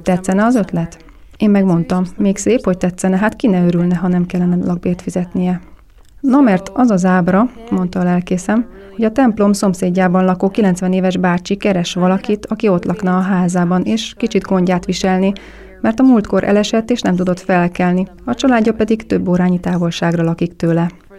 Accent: United States; Hungarian is a second language; Amerikának, legalábbis azon a részén, ahonnan én származom, ezek természetes dolgok.

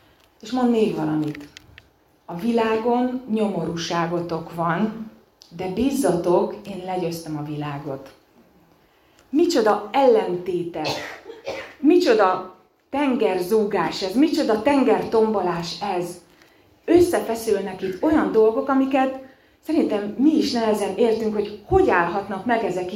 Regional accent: Transylvania, Romania; Az utóbbi időben többször is volt alkalmunk Erdélyben járni, én onnan származom

